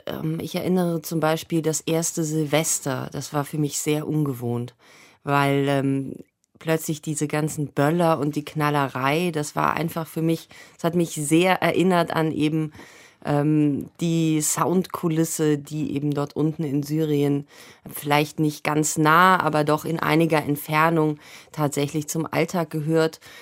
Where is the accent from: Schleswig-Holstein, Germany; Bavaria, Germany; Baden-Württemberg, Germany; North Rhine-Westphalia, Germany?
North Rhine-Westphalia, Germany; Bonn; Wir sind zusammen aufgewachsen in Bonn.